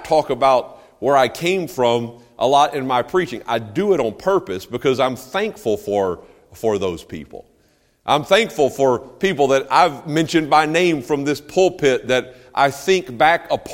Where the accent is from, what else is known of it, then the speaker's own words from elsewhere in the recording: North Carolina, United States; I'm from North. Grew up in North Carolina. I never was north of Baltimore, Maryland until I was in college.